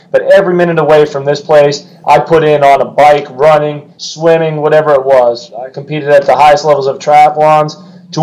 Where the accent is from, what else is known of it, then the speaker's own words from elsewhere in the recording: Pennsylvania, United States; I'm from Northeast PA, dream of playing football at Penn State.